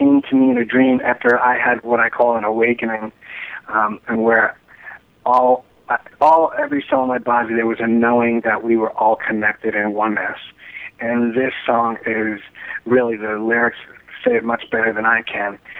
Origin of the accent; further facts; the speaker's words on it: New York, United States; Well, I'm a New Yorker, and we were going to see … on his 83rd birthday